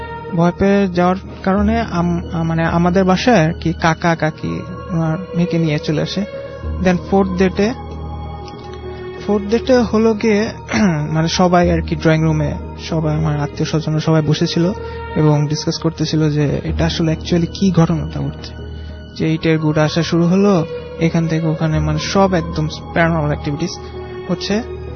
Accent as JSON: {"language": "Bangla", "town": "Dhaka", "region": "Dhaka Division", "country": "Bangladesh", "said": "লালবাগ থেকে আসছি।"}